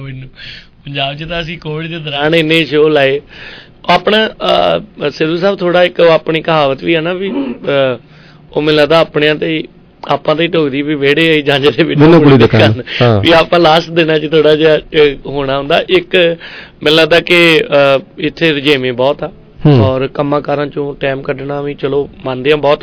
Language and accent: Punjabi; Punjab, India; accent: Majhi; ਤੇ ਉਹ ਫਿਰ ਸਾਡੀ ਬੋਲੀ ਵੀ ਸੇਮ ਹੀ ਆ ਮਾਝੇ ਦੀ, ਸਾਡੀ ਬਟਾਲਾ ਗੁਰਦਾਸਪੁਰ ਅੰਮ੍ਰਿਤਸਰ ਸਾਡਾ ਬਾਰਡਰ ਏਰੀਆ ਆ